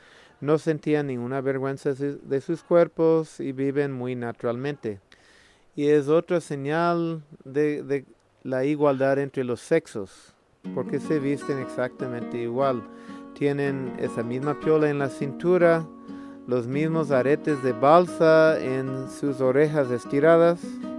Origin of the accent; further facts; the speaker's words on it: United States; Spanish is a second language; moved away as an adult; now in Ecuador; Soy un biólogo de Estados Unidos. Vivo aquí en Ecuador más de 19 años trabajando en proyectos de conservación.